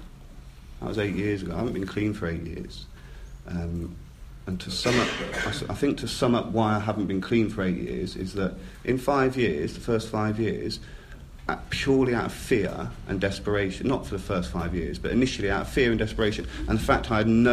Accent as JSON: {"language": "English", "town": "Swindon", "region": "South West England", "country": "United Kingdom", "said": "certainly in my hometown, I'm from Swindon originally"}